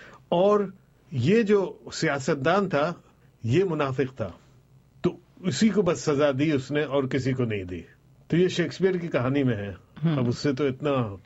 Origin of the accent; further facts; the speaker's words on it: Pakistan; اب ظاہر ہے کہ چونکہ میں پاکستانی ہوں